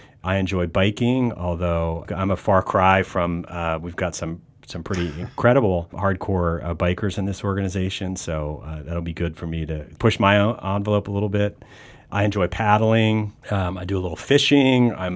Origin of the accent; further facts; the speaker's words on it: Pennsylvania, United States; I mean, you know, I grew up in Pennsylvania. I never thought or worried about tornadoes